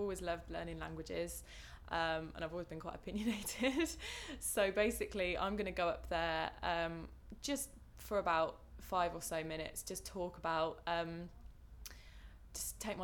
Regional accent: Northampton, East Midlands, United Kingdom; I'm 21 and I'm from Northampton.

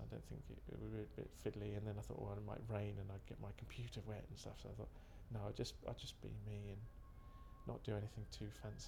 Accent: Sevenoaks, South East England, United Kingdom; I am 36 and I'm from Sevenoaks in Kent.

